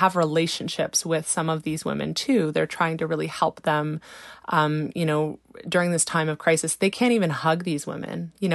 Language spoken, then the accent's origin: English; Brockville, Ontario, Canada; born or raised there